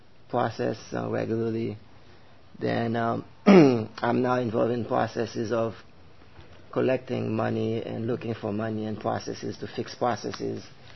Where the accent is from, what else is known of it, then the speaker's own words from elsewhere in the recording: Haiti; now in New York, United States; I am originally from Haiti.